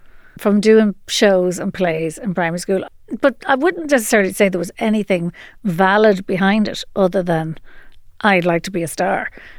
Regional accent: Drogheda, Leinster, Ireland; I'm from Drogheda, but neither of my parents are really of the town.

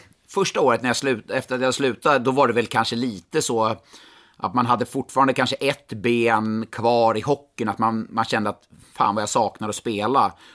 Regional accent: Stockholm, Stockholm County, Sweden; för att jag är från Stockholm

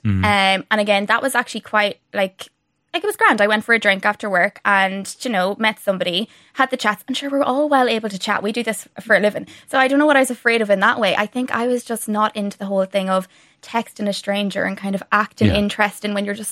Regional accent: County Donegal, Ireland; I'm from Donegal. And I'm not lying when I say we don't do the dating thing. It's kind of the old fashioned thing.

